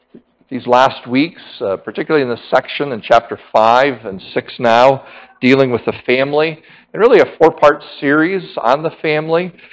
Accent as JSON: {"language": "English", "region": "North Carolina", "country": "United States", "tie": "born or raised there", "said": "I grew up in North Carolina, Western North Carolina, in the Blue Ridge Mountains. I lived at the end of a dirt road"}